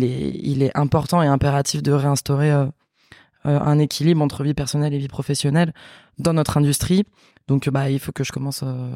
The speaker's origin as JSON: {"language": "French", "country": "France", "tie": "born or raised there", "said": "j'ai grandi en France, mais avec cette double culture là, et ça a été un petit peu, en tout cas la cuisine portugaise c'était un petit peu mon refuge et ma manière de me reconnecter à ces racines là."}